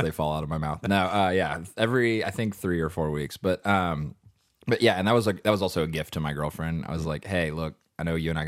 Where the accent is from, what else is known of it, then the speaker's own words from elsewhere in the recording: Louisville, Kentucky, United States; we're all from Louisville, me and the other founders